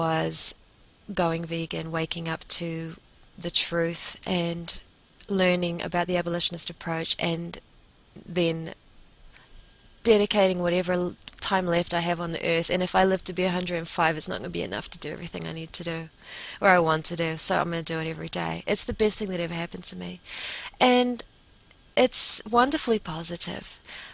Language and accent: English; New Zealand; moved away; also born or lived in New York; I was in New York, I was away from New Zealand for 11 years.